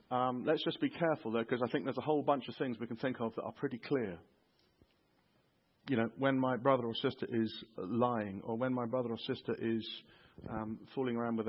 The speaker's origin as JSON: {"language": "English", "country": "United Kingdom", "said": "Don't mention the sin in one another's lives, because we are British."}